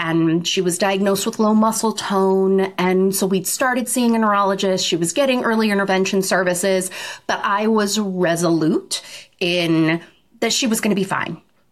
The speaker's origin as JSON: {"language": "English", "town": "Omaha", "region": "Nebraska", "country": "United States", "tie": "born or raised there", "also_born_or_lived": "St. Louis / Mexico City / Boston / New York City", "said": "I've sort of lived all over the country. I grew up in Omaha, Nebraska. Born in St. Louis. I lived in Mexico City for a minute, Boston, New York City, Chicago, New Jersey."}